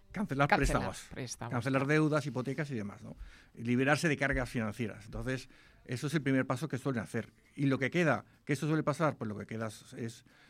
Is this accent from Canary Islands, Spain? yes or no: no; Alicante, Valencian Community, Spain; De Alicante.